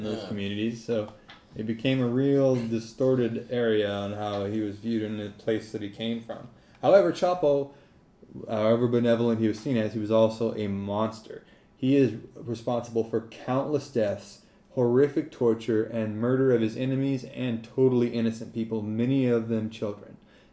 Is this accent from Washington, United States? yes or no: no; Merced, California, United States; I grew up in Merced, California, which is in the center of the San Joaquin Valley, heavily Latino. Most of my friends growing up were Latino from Mexico or El Salvador mostly